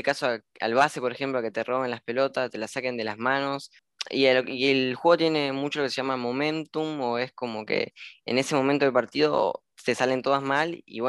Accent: Concordia, Entre Ríos, Argentina; now in Concordia, Argentina; Actualmente estoy en Concordia, en mi ciudad natal.

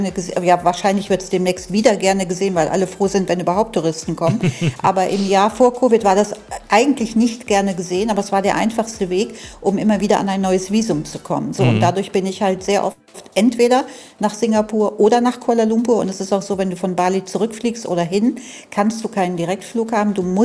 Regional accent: North Rhine-Westphalia, Germany; Also ich bin ja Rheinländerin, bin ja eigentlich im Rheinland aufgewachsen

